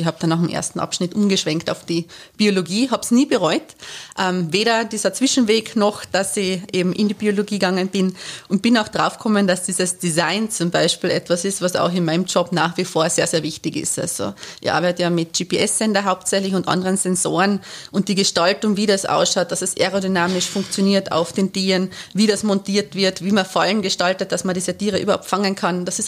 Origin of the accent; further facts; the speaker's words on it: Carinthia, Austria; Ich komme aus Kärnten, hört man wahrscheinlich, aus dem schönen Rosental. Bin aufgewachsen auf der Holmburg, tatsächlich auf der Burg aufgewachsen.